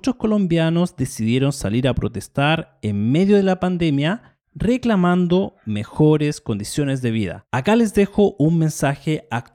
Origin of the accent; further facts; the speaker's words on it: Chile; soy de Chile, Sudamérica